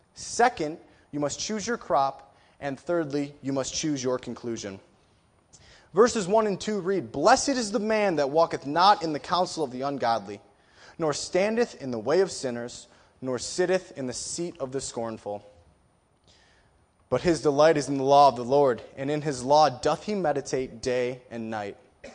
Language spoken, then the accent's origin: English; Detroit, Michigan, United States; I grew up in Detroit, Michigan, which we'll talk about a little bit later.